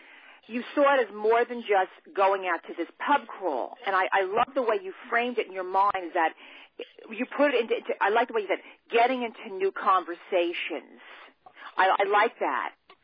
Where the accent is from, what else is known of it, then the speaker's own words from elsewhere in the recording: New Jersey, United States; I signed in a couple of minutes late, but … I'm from New Jersey.